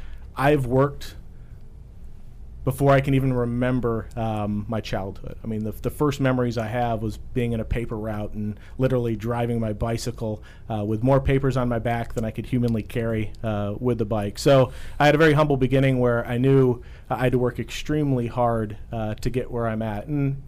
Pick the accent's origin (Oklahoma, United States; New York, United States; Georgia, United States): New York, United States; Binghamton; born there; I come from upstate New York. I was born in Binghamton, where I had very, very humble roots.